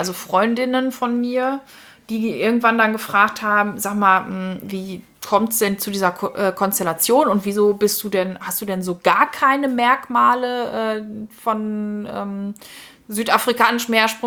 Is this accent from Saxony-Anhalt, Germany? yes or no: no; Bochum, North Rhine-Westphalia, Germany; wir kommen aus Bochum, er und ich.